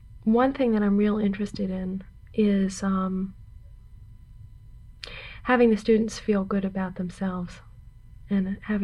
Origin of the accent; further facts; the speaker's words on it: California, United States; I tell them my name, and I tell them that I'm visiting from California